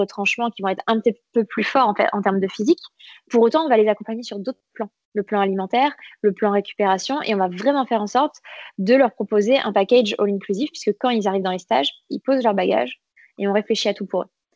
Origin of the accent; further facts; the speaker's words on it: Paris, Île-de-France, France; alors moi, je parle en tant que parisienne